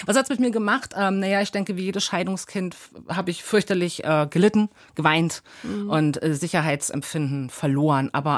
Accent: Germany; born there; meine Familie hat einen Migrationshintergrund. Ich bin die erste Generation, die in Deutschland geboren wurde.

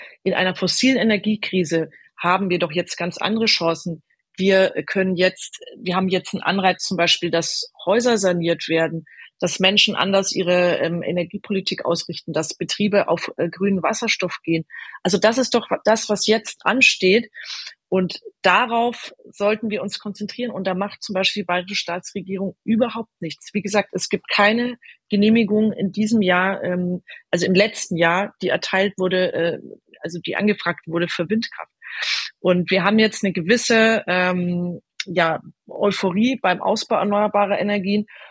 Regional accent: Bavaria, Germany; Ich bin aus Franken, ich bin da viel unterwegs.

